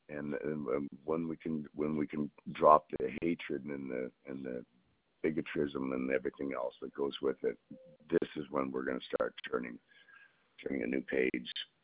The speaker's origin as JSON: {"language": "English", "country": "Canada", "tie": "born or raised there", "moved": "yes", "lives_now": "United States", "said": "I'm actually born and raised in Canada, and where I came from, there just was no hatred or bigotism."}